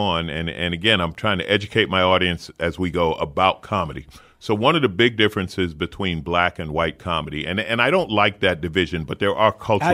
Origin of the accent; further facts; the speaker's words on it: St. Albans, New York, United States; I'm from St. Albans, Queens. We didn't know it was the hood till … mentioned it. We were like, we thought it was just a working class black neighborhood.